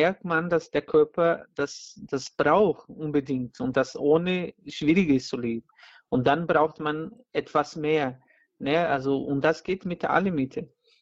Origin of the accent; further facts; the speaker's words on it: Brazil; German is a second language; Weil für mich als Brasilianer, das Wort Sucht hat viel zu tun mit der Sehnsucht.